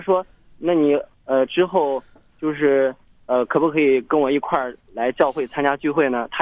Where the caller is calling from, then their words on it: Hebei, China; 我的同学在我们河北这边的这个本地呢